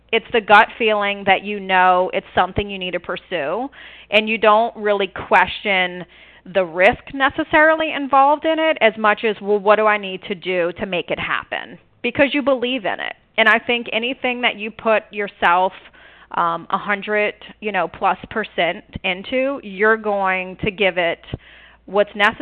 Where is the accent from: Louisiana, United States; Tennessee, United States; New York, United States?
Louisiana, United States; New Orleans; I grew up in New Orleans, and my parents were actually hairdressers and owned their own salon in the French Quarter.